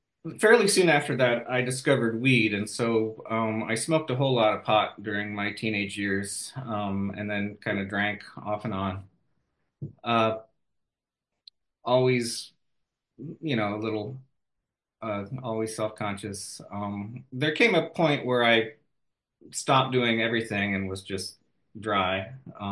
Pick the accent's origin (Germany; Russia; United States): United States; St. Louis, Missouri; also born or lived in Southern Illinois; now in East Coast, United States; I'm a transplant to the East Coast of the US. I grew up in the Midwest, outside of St. Louis, Missouri, Southern Illinois. Large family, poor.